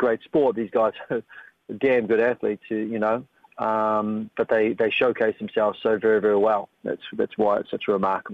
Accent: New Zealand; now in United States; I'm a New Zealander and was born up there and lived for worked there for a number of years before moving then obviously to the States.

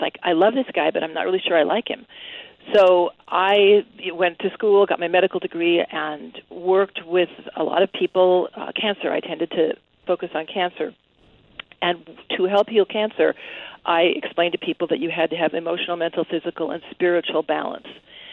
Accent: Santa Monica, California, United States; I mean, I grew up in L.A. Actually, I grew up in Santa Monica. So I was in the Midwest where I live now, going to college.

